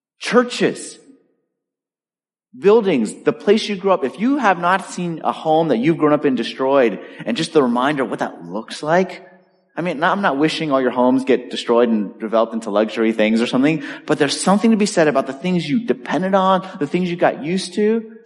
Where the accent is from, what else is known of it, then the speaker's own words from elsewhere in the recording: Los Angeles, California, United States; Like, I grew up in Los Angeles. The oldest thing was that building we tore down last week.